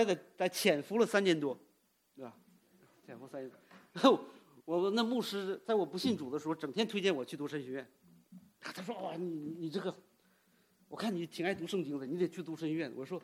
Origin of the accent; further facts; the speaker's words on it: United States; Chinese is a second language; 因为我在美国长大，香港背景，普通话也不太好